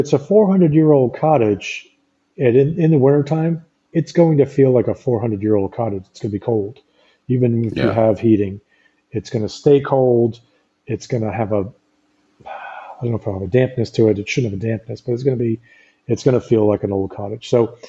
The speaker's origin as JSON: {"language": "English", "region": "New York", "country": "United States", "tie": "born or raised there", "lives_now": "France", "said": "I haven't had that since I grew up in New York. So almost 40 years."}